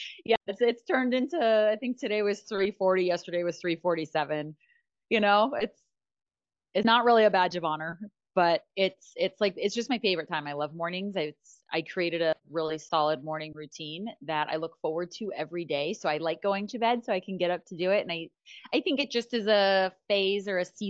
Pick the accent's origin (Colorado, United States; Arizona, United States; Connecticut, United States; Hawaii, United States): Arizona, United States; Scottsdale; I'm from Arizona. I'm from Scottsdale. And so that's why I have my license there.